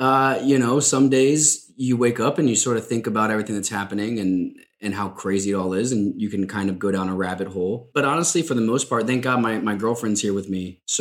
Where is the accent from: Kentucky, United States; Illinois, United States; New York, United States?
Kentucky, United States; You know, I remember being born and raised in Kentucky. It's obviously a very religious place in many parts.